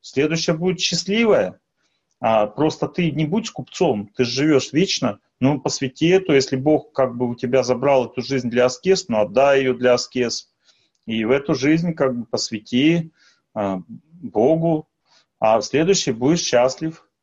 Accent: Russia; я из России

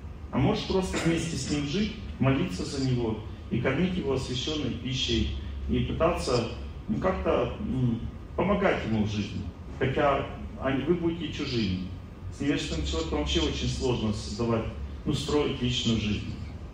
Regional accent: Russia; Ну, я же из России.

